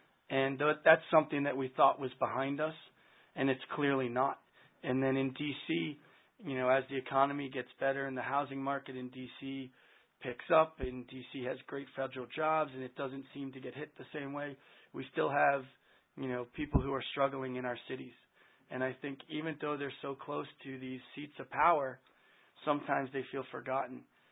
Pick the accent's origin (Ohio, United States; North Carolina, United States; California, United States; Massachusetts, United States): Massachusetts, United States; I'm from Massachusetts.